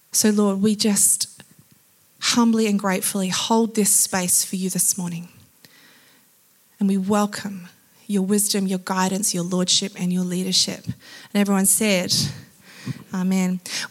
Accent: Adelaide, South Australia, Australia; We're from Adelaide. I'm from Adelaide. They're from Adelaide. We're from Adelaide. That's why our hair looks like this. I'm not acclimatized yet.

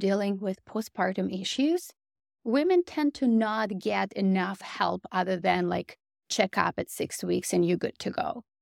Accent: Russia; moved away as an adult; I grew up in Russia and I went into medical school because I wanted to make a difference.

